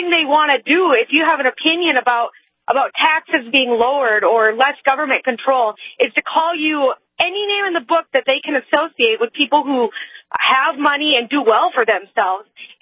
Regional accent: North Dakota, United States; Because I was born and raised in Western North Dakota, and that's all we did is work from a young age.

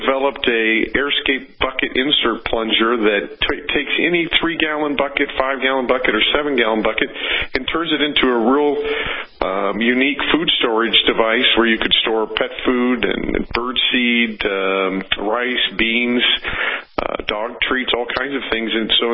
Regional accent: Montana, United States; Well, I'm from Montana originally, so we're up in Montana

